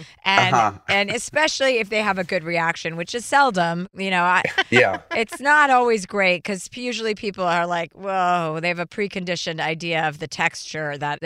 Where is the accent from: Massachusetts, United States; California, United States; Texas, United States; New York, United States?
Massachusetts, United States; Martha's Vineyard; Because I grew up in Martha's Vineyard and I ate fried clams and escargot and all the like mussels since I was a little girl